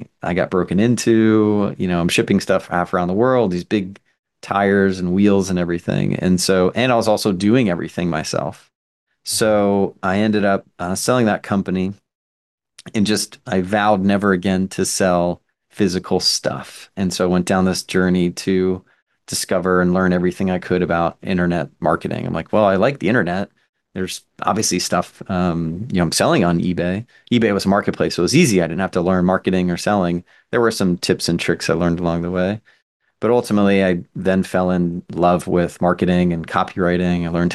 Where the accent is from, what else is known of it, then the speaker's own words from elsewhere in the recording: Boynton Beach, Florida, United States; So I was born in South Florida, so a town called Boynton Beach. I live in a town called Delray Beach. But yeah, born and raised.